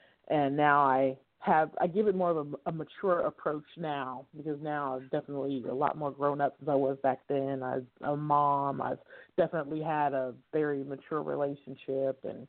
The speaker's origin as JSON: {"language": "English", "town": "Oakland", "region": "California", "country": "United States", "tie": "born or raised there", "said": "I am calling from Northern California. I'm an East Bay girl outside of East Oakland."}